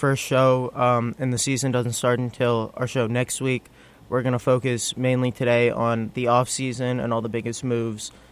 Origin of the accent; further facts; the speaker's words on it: Washington, District of Columbia, United States; I'm from Washington, D.C.